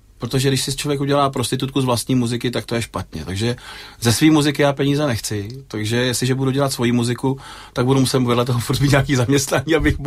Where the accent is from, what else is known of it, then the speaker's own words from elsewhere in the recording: Plzeň Region, Czechia; Jako malý kluk jsem vyrůstal kousek od Sušice v takový malinký vesničce uprostřed lesů.